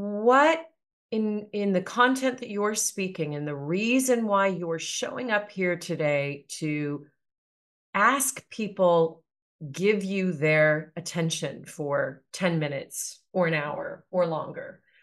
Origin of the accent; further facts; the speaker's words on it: United States; Just because I'm an American doesn't mean that I utilize all of the cultural norms that are typical of Americans.